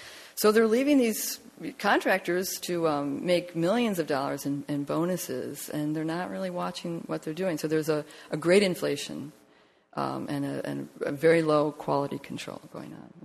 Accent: United States; They'd hear my accent, and I'd say, I'm American.

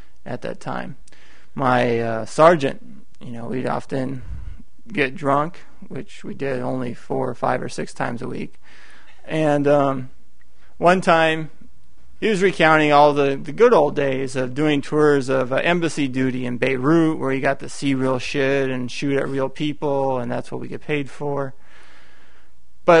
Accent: United States; and thank God I'm American. I get to go back to America where things are nice and pleasant.

